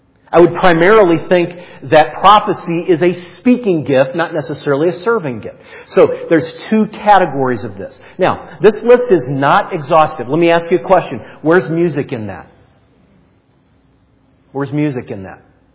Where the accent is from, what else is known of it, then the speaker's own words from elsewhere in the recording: Canton, Ohio, United States; the church choir where I grew up in Canton, Ohio